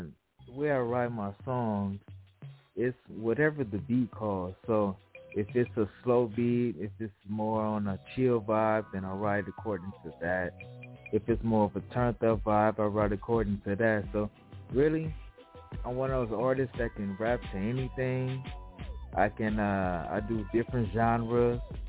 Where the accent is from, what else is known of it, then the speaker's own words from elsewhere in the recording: Inglewood, California, United States; Originally, I'm from Inglewood.